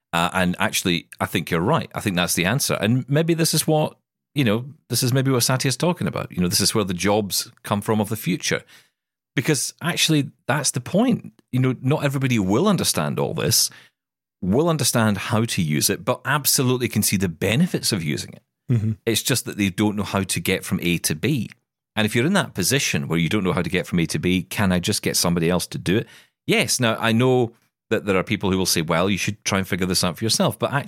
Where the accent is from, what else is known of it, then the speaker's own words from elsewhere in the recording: Scotland, United Kingdom; I am Scottish. I pay for nothing.